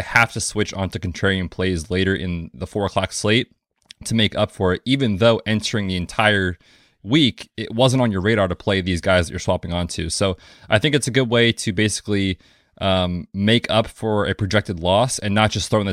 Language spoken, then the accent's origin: English; Pennsylvania, United States; now in Vermont, United States; I'm from Pennsylvania and it gets pretty warm there.